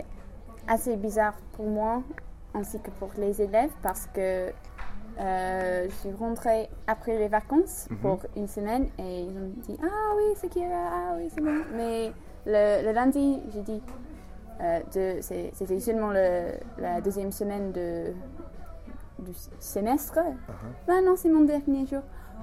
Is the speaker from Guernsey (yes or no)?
yes; Guernsey; French is a second language; je suis rentrée chez moi à Guernesey pour faire le projet de l'université, voir ma famille et mes amis.